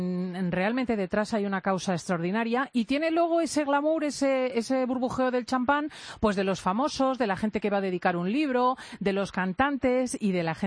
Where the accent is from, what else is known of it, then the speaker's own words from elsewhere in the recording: Spain; Con lo snob que somos los españoles